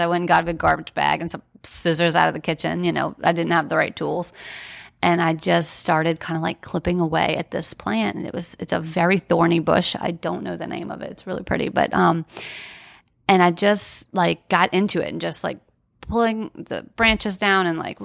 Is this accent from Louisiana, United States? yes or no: yes; New Orleans, Louisiana, United States; And, you know, we're from New Orleans, so we kind of uprooted our lives, our careers, everything to be there